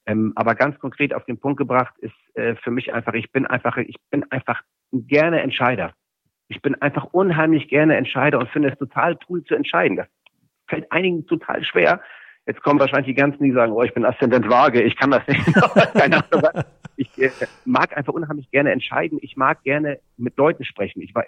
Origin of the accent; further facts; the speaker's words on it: Hamburg, Germany; Ich bin in Hamburg-Mansberg aufgewachsen, in einer Plattenbausiedlung. Mein Vater ist Spätaussiedler aus Polen.